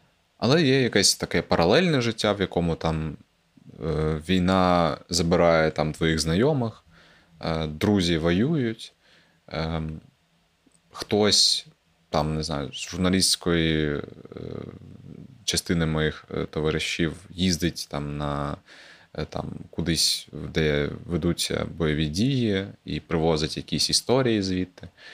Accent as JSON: {"language": "Ukrainian", "region": "Crimea", "country": "Ukraine", "moved": "yes", "said": "і він, і я, це кримчани зі своєю історією виїзду звідти"}